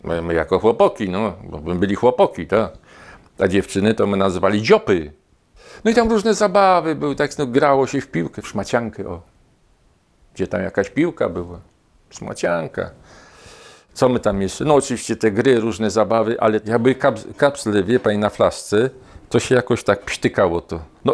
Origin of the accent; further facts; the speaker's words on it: Kraków, Lesser Poland, Poland; rodowity Bronowianin. Tutaj się urodziłem i dalej są jeszcze te Bronowice małe. Mieszkałem przy ulicy Bronowickiej 87. Przedtem to była Aleja Wyspiańskiego 49